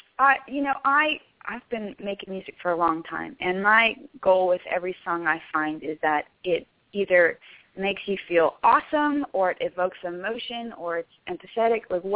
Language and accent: English; Bozeman, Montana, United States; born there; Yeah, I was born in Bozeman, Montana.